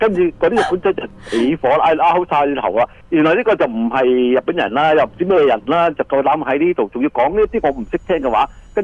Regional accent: China; 叫我哋叫用翻我哋中国人嗰啲

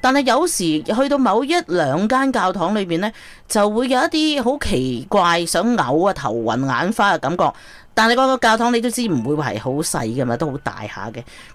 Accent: China; 似我哋中国人咧，咪好多时都譬如喺一啲庙里边都会做呢样嘢噶嘛

